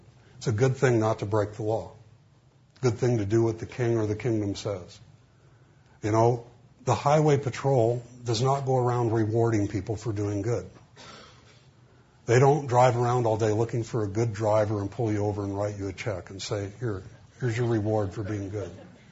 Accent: United States; Well, I'm an American.

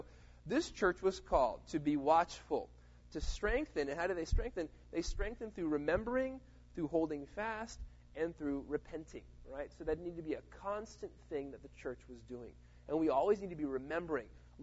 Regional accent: Florida, United States; I always had this dream because I grew up in Florida, and Disney World was there

